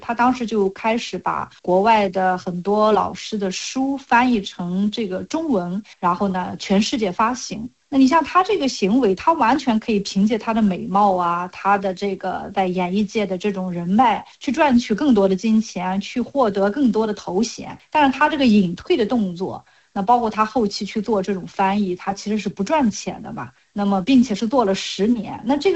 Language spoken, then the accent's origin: Chinese; Linyi, Shandong, China; now in Beijing, China; 就是你想我的故乡是山东临沂，比较小的一个城市嘛